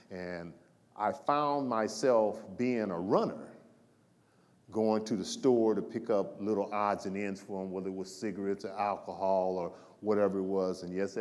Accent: Los Angeles, California, United States; But I grew up in South Central, had two wonderful parents.

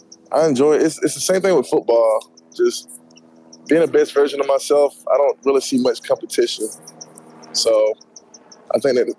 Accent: Georgia, United States; I got to go for the home team because I'm from Georgia

